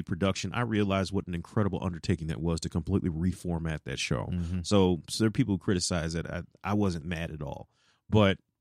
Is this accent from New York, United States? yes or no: no; Detroit, Michigan, United States; Like, we're both from the Detroit area.